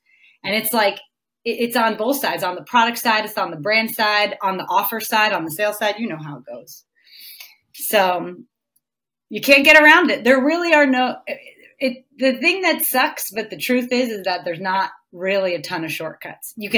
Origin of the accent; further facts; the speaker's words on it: New Jersey, United States; Cause I grew up in New Jersey. I went to school in New York